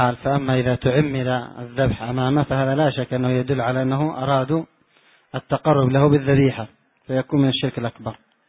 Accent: Yemen; كما هي موجودة عندنا في اليمن، هي من العادات اليمنية القبيحة

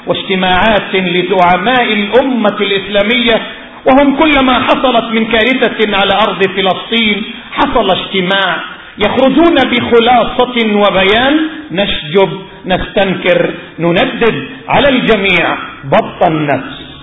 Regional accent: Yemen; نحن وجميع أبناء اليمن

